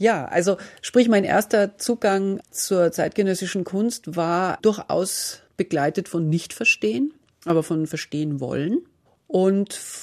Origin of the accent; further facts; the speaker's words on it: Munich, Bavaria, Germany; ich bin ja aus München